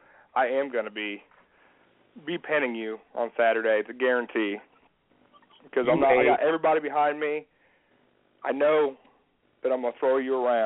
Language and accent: English; Shelbyville, Indiana, United States; You know, I'm the guy from Shelbyville that's, you know, they're cheering for